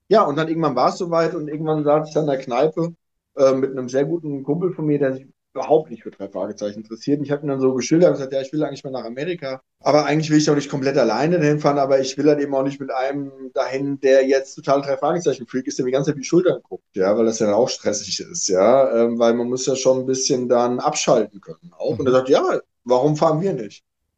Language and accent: German; Hesse, Germany; Also ich meine, ich bin in Westhessen aufgewachsen.